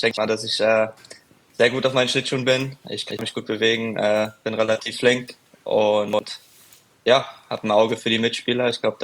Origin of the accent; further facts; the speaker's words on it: Frankfurt, Hesse, Germany; Frankfurt ist ja meine Heimat. Ich bin ja von dort